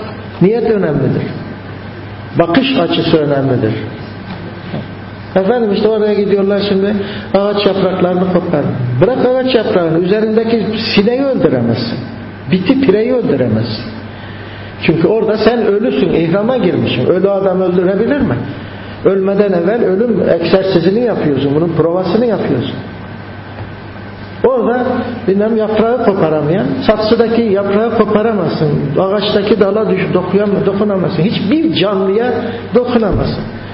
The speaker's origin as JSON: {"language": "Turkish", "town": "Üsküdar", "region": "Istanbul", "country": "Turkey", "tie": "born or raised there", "said": "Üsküdar'da ben, çocukluğum Üsküdar'da geçti. Yani çocukluğum demiş de lise yılları yani gençliğim."}